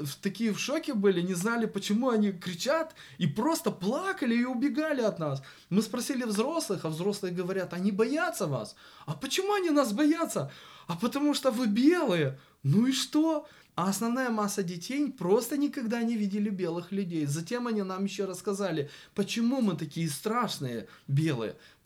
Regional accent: Moldova; Мы с Молдавии знаем русский, молдавский язык

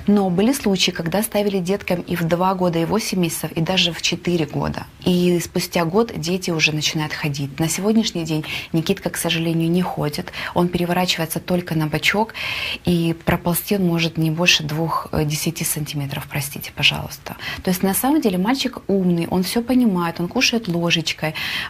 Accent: Ukraine; moved away as an adult; now in Sacramento, United States; Я в Сакраменто проживаю 4 года. Я приехала из Украины со своим любимым мужем

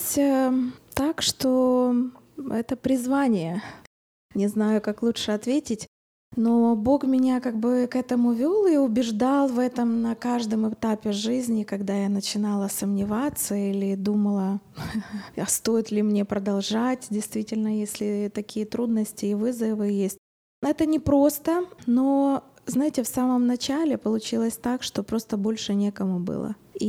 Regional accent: Rivne, Rivne Oblast, Ukraine; в городе Ровно. Это мой родной город. Я там родилась и выросла, и меня там все знают. Если я с 8 лет ходила в баптистскую церковь там

